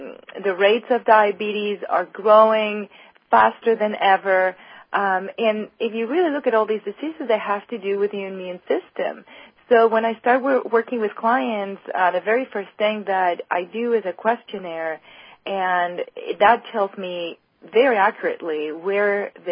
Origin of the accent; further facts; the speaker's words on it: Spain; I remember growing up in Spain